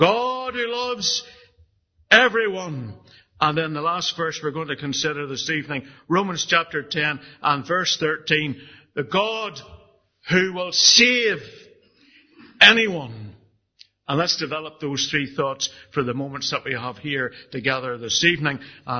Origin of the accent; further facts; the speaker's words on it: Portadown, Northern Ireland, United Kingdom; As a boy in Portadown, growing up in the Cork Crane estate, I knew the Bible.